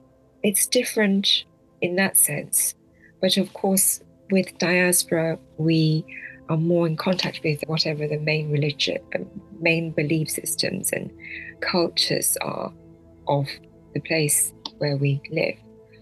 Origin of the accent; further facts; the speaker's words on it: China; also born or lived in United Kingdom; I was born in China, but I spent and I had a very had a very memorable childhood there, but spent some of my most important years in the UK. So I would say that my identity, both China and Britain, are part of my identity.